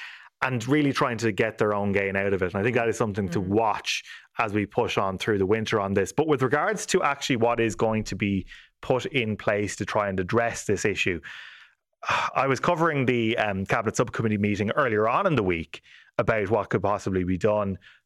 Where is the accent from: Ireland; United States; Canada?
Ireland; Whereas we are all Irish people, and if you see the political disagreements that we have in our country, those also apply in Ukraine.